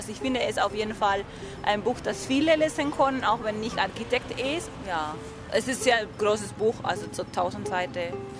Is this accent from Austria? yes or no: no; Spain; German is a second language; now in Munich, Germany; Ich bin aus Spanien, aber ich wohne in München.